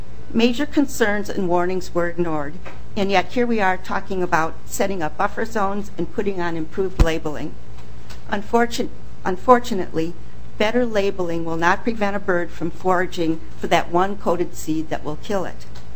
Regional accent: St. Louis Park, Minnesota, United States; I'm from St. Louis Park.

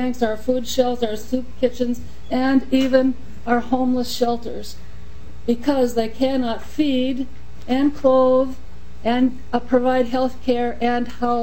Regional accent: Minnesota, United States; I grew up in Carver County, Minnesota, and I'm the Executive Director of the Minnesota Council of Churches.

